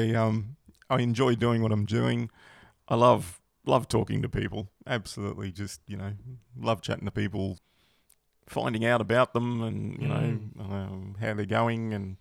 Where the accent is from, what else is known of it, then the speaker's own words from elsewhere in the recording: Australia; also born or lived in Cape Town, South Africa; I was born in South Africa, in Cape Town. I moved to Australia with mum and dad in 1979. I was only sort of seven at the time, so quite young.